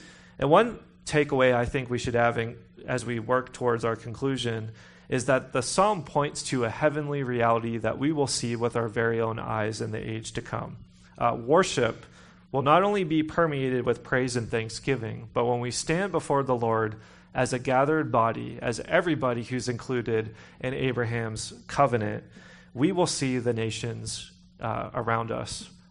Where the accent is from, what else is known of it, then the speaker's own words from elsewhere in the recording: Pittsburgh, Pennsylvania, United States; now in Idaho, United States; And I'm saying that because I'm from Pittsburgh.